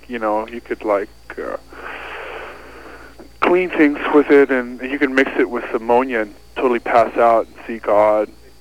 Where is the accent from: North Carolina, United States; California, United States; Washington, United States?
Washington, United States; Tacoma; also born or lived in Olympia; We're from Tacoma and Olympia.